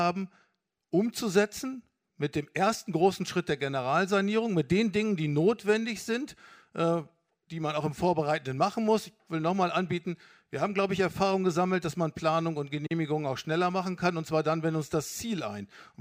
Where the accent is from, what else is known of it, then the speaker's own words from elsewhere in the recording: Lower Saxony, Germany; Ehrlicherweise als Niedersachse auch